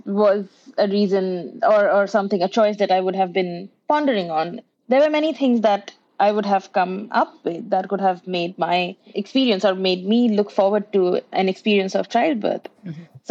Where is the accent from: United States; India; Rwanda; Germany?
India; now in Vancouver, Canada; Well, I am an Indian midwife, and I am currently based in Vancouver